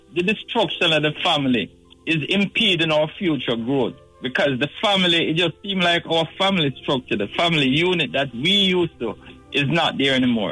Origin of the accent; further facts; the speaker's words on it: Jamaica; I remember growing up in Jamaica in the 70s and 80s